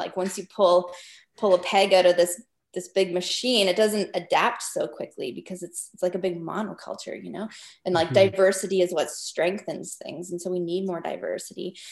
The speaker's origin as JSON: {"language": "English", "region": "Northwest Territories", "country": "Canada", "said": "I'm the only non-Indigenous person on our film crew. And I'm from the Northwest Territories."}